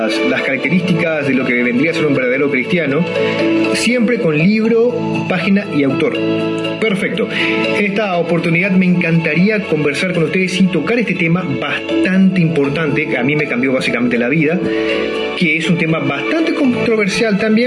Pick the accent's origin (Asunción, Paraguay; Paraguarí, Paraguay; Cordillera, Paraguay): Asunción, Paraguay; de Asunción del Paraguay y miembro oficial del Peso de la Verdad, un grupo reformado calvinista